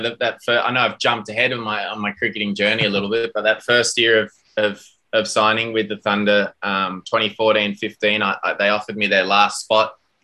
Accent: Durban, KwaZulu-Natal, South Africa; I was born and raised in South Africa. So my dad was South African. My mum's English, Essex girl, don't judge. Sitting on the couch in South Africa, in Durban, with my dad

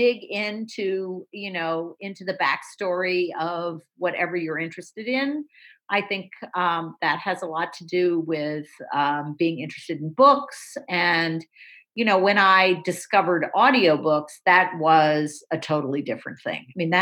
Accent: Deerfield, Massachusetts, United States; No, I'm from New England. I grew up in a tiny little corner of Massachusetts called Deerfield, Massachusetts

